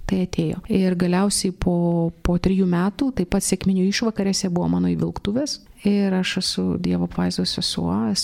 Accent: Vilnius, Vilnius County, Lithuania; Esu vilnietė ir gyvenau taip pat Vilniuje.

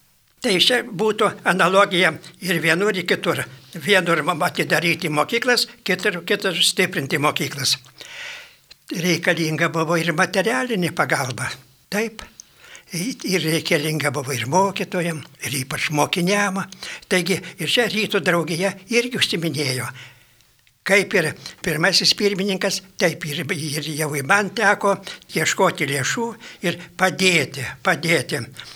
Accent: Samogitia, Lithuania; aš esu lietuvis iš Žemaitijos, nemoku rusų kalbos ir todėl galiu rašyti tik lietuviškai.

